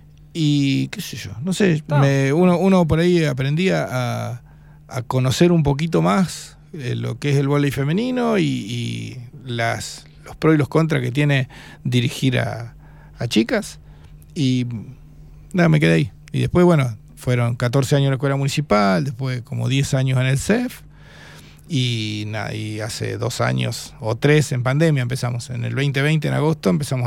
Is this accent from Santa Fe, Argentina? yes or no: yes; Santa Fe, Argentina; Jugué en Santa Fe hasta los 18, 20 años, incluso estaba estudiando en Río Cuarto y volví a jugar a mi pueblo. En ligas fuertes del sur de Santa Fe